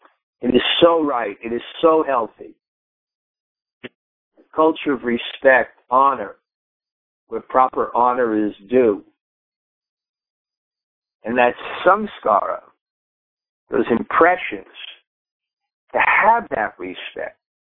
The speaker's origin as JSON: {"language": "English", "region": "New York", "country": "United States", "tie": "born or raised there", "said": "I appreciate that there was some guidance from a higher perspective than my own growing up in New York."}